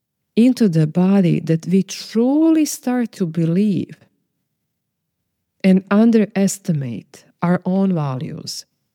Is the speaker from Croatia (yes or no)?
yes; Croatia; I lived as invisible minority. I'm Serbian from Croatia.